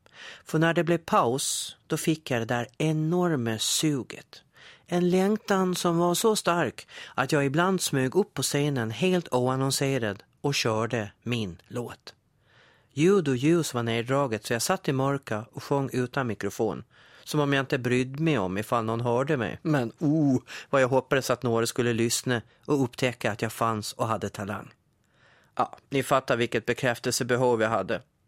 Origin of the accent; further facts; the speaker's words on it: Gotland, Sweden; Att jag är gotlänning, det bevisas ju i kyrkboken, men den ligger inte på nätet, alltså går det inte att länka till den. I och för sig berättar de 4 sista siffrorna i mitt personnummer att jag är född på Gotland och dessutom flicka.